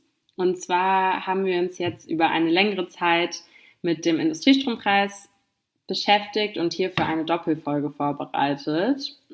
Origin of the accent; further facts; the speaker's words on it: Berlin, Germany; ich komme aus Berlin